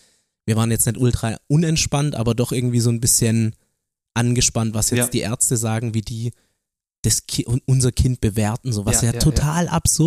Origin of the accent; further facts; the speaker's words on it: Baden-Württemberg, Germany; dass wir Schwaben sind.